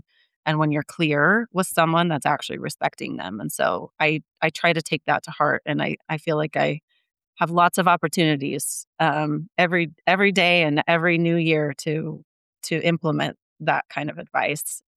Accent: Wyoming, United States; but I'm from Wyoming. I'm actually calling in from Wyoming right now, and I work full-time remotely from here. And I never thought that I would be back in Wyoming

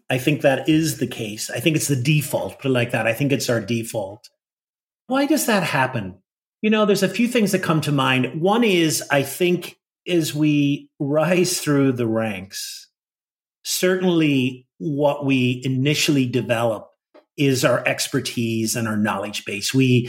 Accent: Northern Ireland, United Kingdom; well, I grew up in the north of Ireland.

